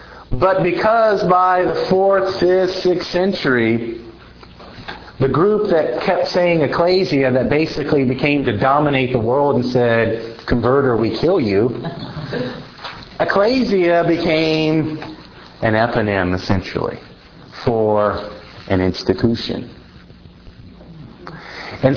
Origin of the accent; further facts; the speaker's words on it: Atlanta, Georgia, United States; I'm from Atlanta, Georgia.